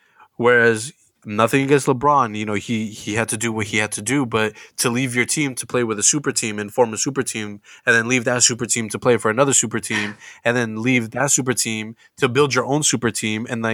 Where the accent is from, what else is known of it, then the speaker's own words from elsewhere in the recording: Philippines; All of us being Filipino, we all love Manny Pacquiao